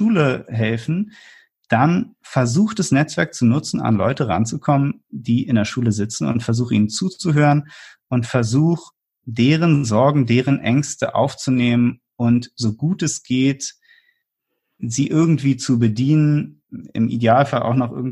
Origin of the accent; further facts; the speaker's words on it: Berlin, Germany; Und als gebürtiger Berliner muss ich ja immer sagen, das holt mich dann ein bisschen zurück in meine Heimatstadt.